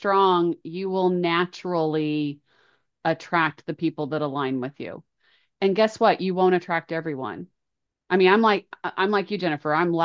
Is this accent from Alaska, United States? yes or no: no; Norman, Oklahoma, United States; I grew up in Norman, Oklahoma.